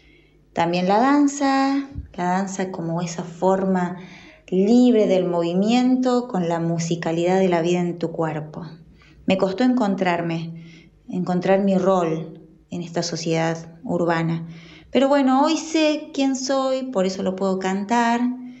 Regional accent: Córdoba, Argentina; de la Selva de Cemento de la ciudad de Córdoba. Mujer, madre, sola, pobre, luchadora

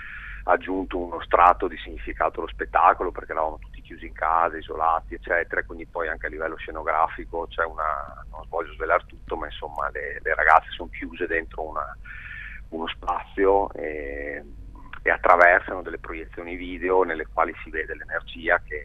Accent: Venice, Veneto, Italy; also born or lived in Paris; now in Buenos Aires, Argentina

